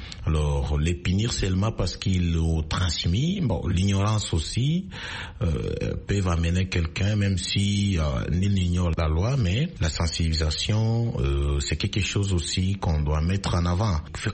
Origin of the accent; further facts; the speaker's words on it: DR Congo; Vous savez, chez nous en Afrique et surtout en RDC